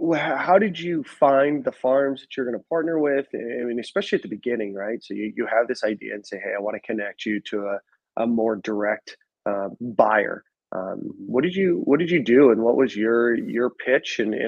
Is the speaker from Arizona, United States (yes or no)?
no; Florida, United States; Like, I grew up in South Florida. Like, there's not even a farm within 50 miles of my parents' house, like a real farm.